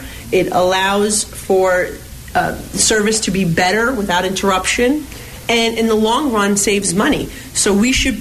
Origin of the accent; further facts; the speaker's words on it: Staten Island, New York, United States; I was born in Manhattan, grew up in Staten Island, spent most of my summers in Sunset Park, Brooklyn.